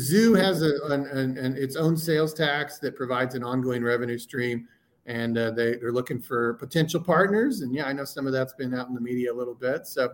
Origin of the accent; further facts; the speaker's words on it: Oklahoma City, Oklahoma, United States; You know, I grew up in Oklahoma City, and Oklahoma City in the mid-90s for a white kid from Putnam City North did not really expose you to much hip-hop